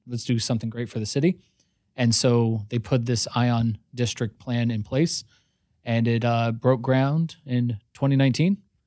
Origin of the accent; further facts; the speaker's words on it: Sugar Land, Texas, United States; So, born and raised in Sugar Land, Texas. Grew up, love this city. I love the region.